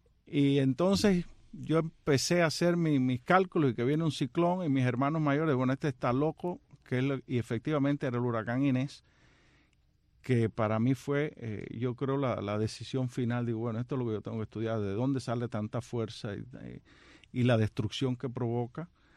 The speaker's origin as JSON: {"language": "Spanish", "town": "Banao", "region": "Sancti Spíritus", "country": "Cuba", "tie": "born there", "said": "Nací en Santispíritus, Cuba, específicamente en Banao, que está a 17 kilómetros, esto es al sur de las montañas del grupo que se llama Guamuaya."}